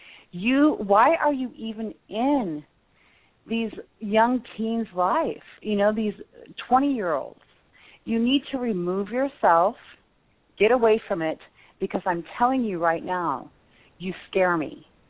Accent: California, United States; and believe me, I'm from Orange County, California.

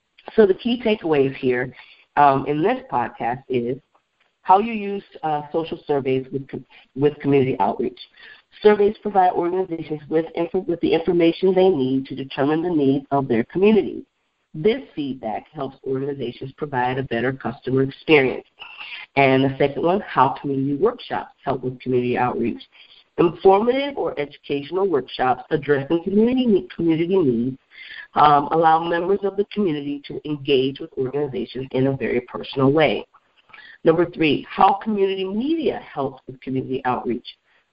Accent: Beloit, Wisconsin, United States; there's a Culver's restaurant in my hometown of Beloit, Wisconsin

